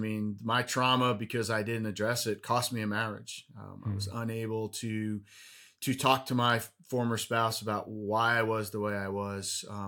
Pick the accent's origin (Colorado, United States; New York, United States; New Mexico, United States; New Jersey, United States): New Jersey, United States; moved away as an adult; So I originally hailed from the great state of New Jersey, born, raised, and educated there. Got out as quickly as I could, not because New Jersey was bad